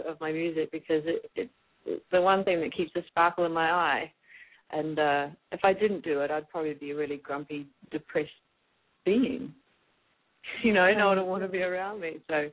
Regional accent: New Zealand; I grew up in New Zealand and we're very much, hold back on the compliments sometimes.

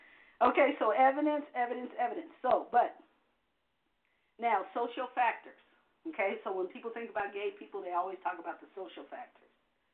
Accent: Los Angeles, California, United States; Born and raised in South Central, L.A.

